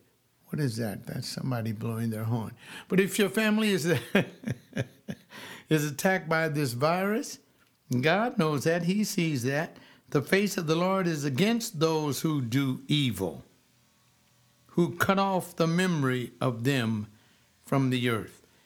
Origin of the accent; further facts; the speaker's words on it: United States; I mean, I don't know why they would want to kill me because I'm an American.